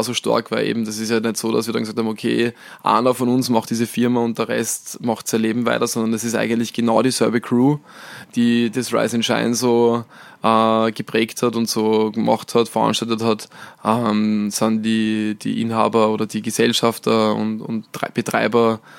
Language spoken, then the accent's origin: German; Austria; zumindest da bei uns in Österreich, ist es echt was ein Problem ist